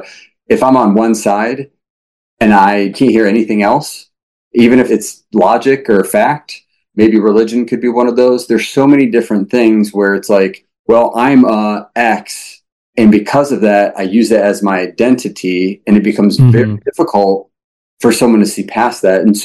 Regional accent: Michigan, United States; they're from Illinois, I'm from Michigan

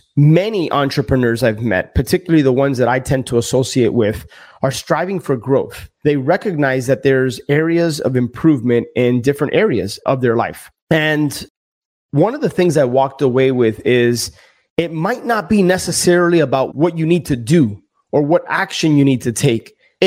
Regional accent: Miami, Florida, United States; And being born and raised in Miami, I didn't even know what snowshoeing was.

